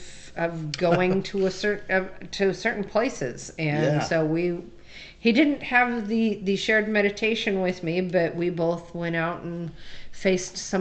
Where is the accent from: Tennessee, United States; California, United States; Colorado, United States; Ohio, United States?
Colorado, United States; born there; because I was born in Colorado. You know, I've been a mountains and Midwest girl all my life.